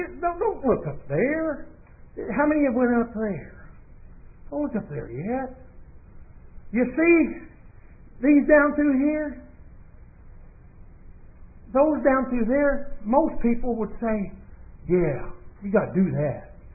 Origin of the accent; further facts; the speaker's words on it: Glasgow, Scotland, United Kingdom; born there; I was born in Glasgow, so I can talk to you folks, right?